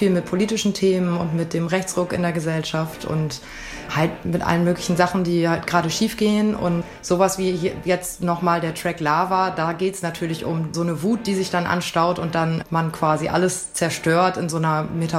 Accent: Diepholz, Lower Saxony, Germany; also born or lived in Lüneburg; now in Hamburg, Germany; Ich komme ursprünglich aus Diepholz zwischen Bremen und Osnabrück, also eine Kleinstadt. Und dann habe ich eine Zeit lang in Lüneburg gewohnt und dann in Hamburg.

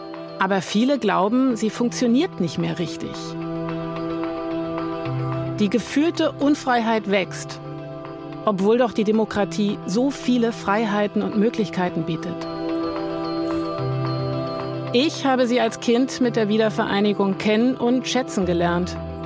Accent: Germany; born there; Ich bin in der DDR geboren. Ich lebe in der Demokratie, seit ich 10 bin.

